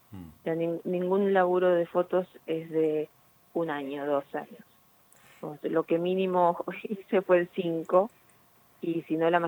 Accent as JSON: {"language": "Spanish", "town": "Cutral Có", "region": "Neuquén", "country": "Argentina", "tie": "born or raised there", "said": "esperamos este año poder llevarlo a Neuquén y a Cutralcó, que es mi pueblo, que lo amo muchísimo y vuelvo todos los años."}